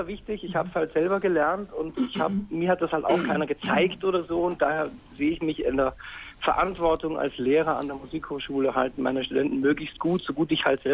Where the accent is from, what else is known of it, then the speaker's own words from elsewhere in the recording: Vienna, Austria; Ich bin ja Österreicher gebürtig und ich komme aus Wien und so.